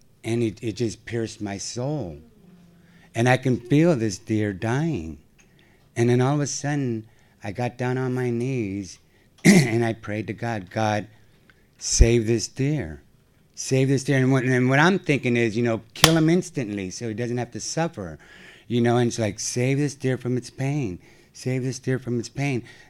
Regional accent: San Francisco, California, United States; splitting a six pack with a buddy that I grew up with in San Francisco on a Friday and Saturday night.

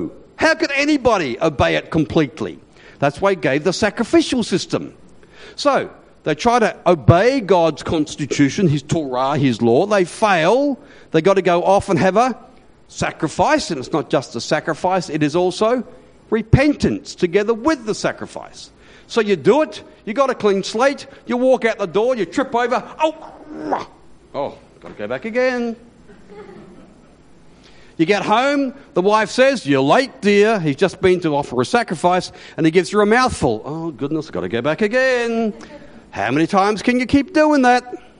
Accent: Australia; accent: Australian; And they had a real difficulty sometimes understanding my Australian accent, which was good.

